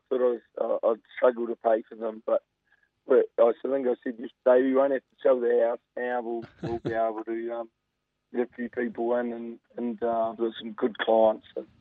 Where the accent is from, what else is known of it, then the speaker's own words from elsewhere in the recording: New Zealand; moved away; when I came over from New Zealand.